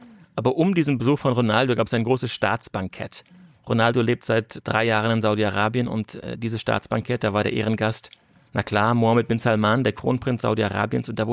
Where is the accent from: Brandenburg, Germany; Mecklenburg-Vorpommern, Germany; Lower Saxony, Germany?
Mecklenburg-Vorpommern, Germany; Rostock; ich bin in Rostock aufgewachsen, wollte zu Hansa